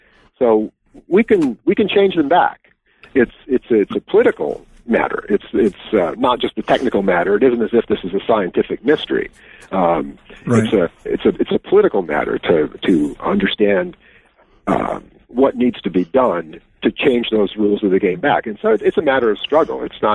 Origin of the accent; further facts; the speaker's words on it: Wisconsin, United States; As in my home state, yes.